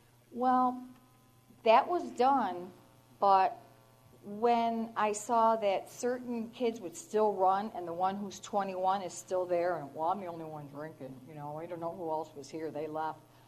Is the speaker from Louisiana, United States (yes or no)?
no; Buffalo, New York, United States; I moved out to a rural area about 12 years ago. I grew up in Buffalo.